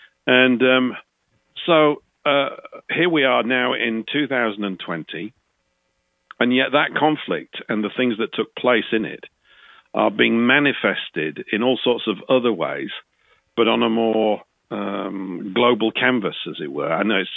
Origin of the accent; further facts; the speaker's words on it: United Kingdom; when I was young, I was born in 1960. So in the 60s, growing up in Britain, watching war films on TV